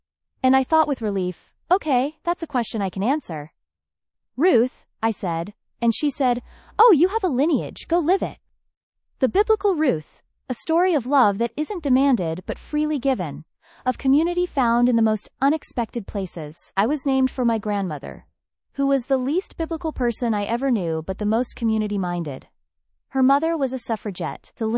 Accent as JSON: {"language": "English", "region": "the South", "country": "United States", "tie": "born or raised there", "said": "Well, I grew up in the South. I went to Sunday school."}